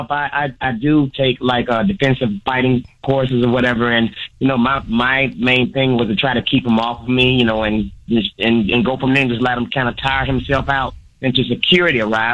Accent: Tuscaloosa, Alabama, United States; now in Atlanta, United States; I'm from Tuscaloosa, Alabama, but I live in Atlanta now.

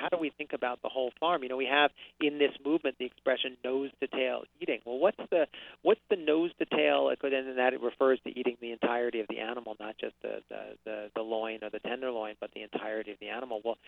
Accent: New York, United States; I'm from New York, so I'm cynical.

